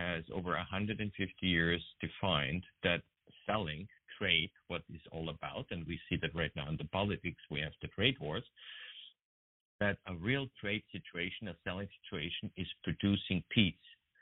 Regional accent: Vienna, Austria; English is a second language; now in United States; maybe to my broken English, I'm originally from Austria, Vienna, and moved 7.5 years ago

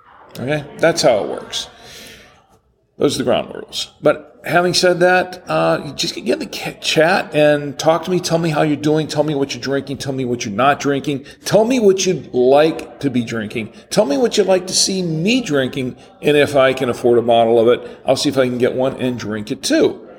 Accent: Orlando, Florida, United States; now in Charlotte, United States; Actually, we're just outside of Universal Studios in Orlando, Florida. My hometown, pretty much. And where I've lived for 35 years.

